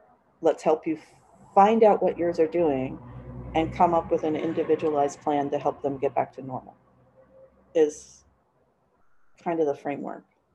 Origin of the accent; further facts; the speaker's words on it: United States; Culturally, as I'm an American, I've noticed over the years, this is totally not scientific, this is just what I've seen, is that we're kind of uptight people, you know?